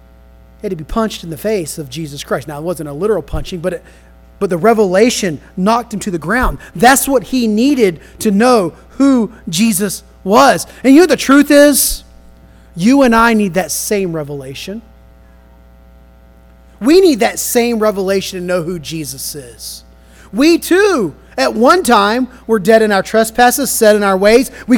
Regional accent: Tybee Island, Georgia, United States; And I thought, well, I grew up on Tybee.

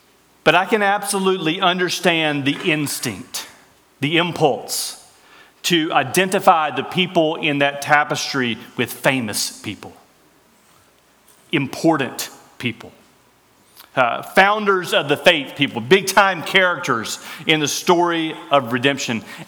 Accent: Alabama, United States; growing up in Northwest Alabama, I would have called some really nice rugs on the side.

